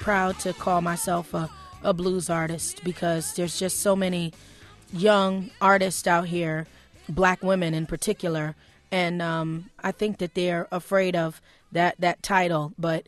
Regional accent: Harlem, New York, United States; Well, I grew up in Harlem in the middle of the hip-hop era.

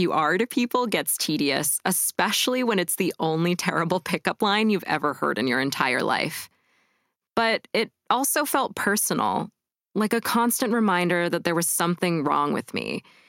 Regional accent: Los Angeles, California, United States; growing up in Los Angeles, most people have always assumed I'm Latina.

